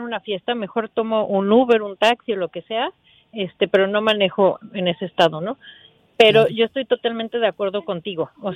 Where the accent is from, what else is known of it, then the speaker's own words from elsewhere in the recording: Mexico; Yo soy mexicana y sabes que allá en México sí está implementado lo de los alcoholímetros.